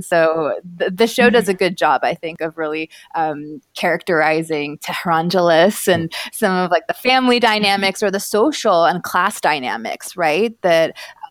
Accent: Portland, Oregon, United States; And I grew up in Portland, Oregon, right?

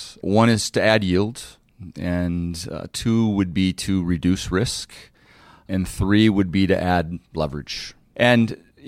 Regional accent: Detroit, Michigan, United States; Growing up in Detroit, I was a third generation GM person.

